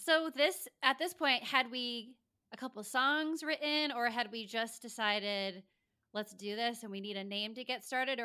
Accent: Rhode Island, United States; Okay, so I grew up in Rhode Island.

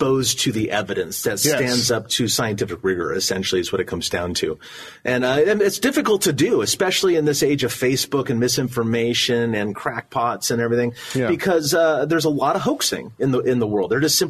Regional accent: Long Beach, California, United States; I grew up in Long Beach, California.

